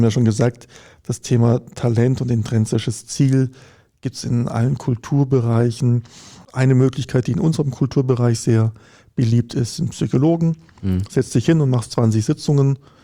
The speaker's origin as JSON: {"language": "German", "town": "Konstanz", "region": "Baden-Württemberg", "country": "Germany", "said": "Ich komme aus Konstanz, da gibt es halt eine Uni am Ort"}